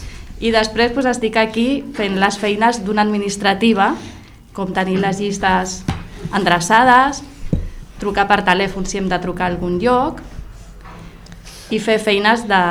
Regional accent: Esplugues de Llobregat, Catalonia, Spain; born there; Jo vaig néixer aquí a Esplugues, al barri del centre.

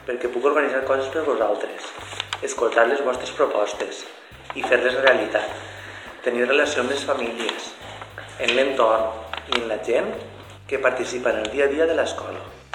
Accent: Gandia, Valencian Community, Spain; born there; Jo vaig néixer a Gandia, que és una ciutat de València.

